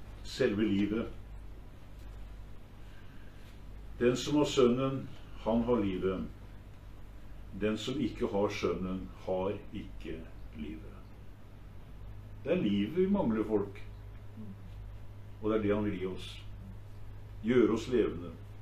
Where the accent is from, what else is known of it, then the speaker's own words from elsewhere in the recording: Kragerø, Telemark, Norway; Der nede hvor jeg kommer ifra, fra Kragerø